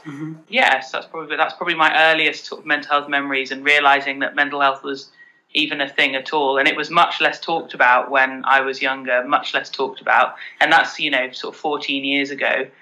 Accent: London, United Kingdom; we're from London

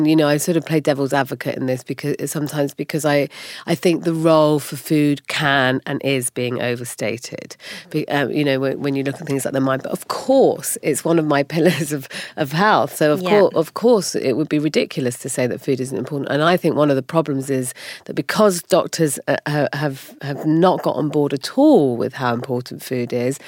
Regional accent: Germany; I grew up in Germany. I ate a lot of sauerkraut.

